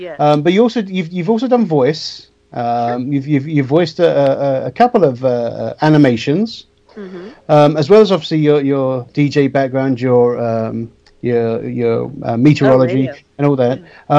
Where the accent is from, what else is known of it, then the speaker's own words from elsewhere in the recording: London, United Kingdom; Well, I was Southeast London.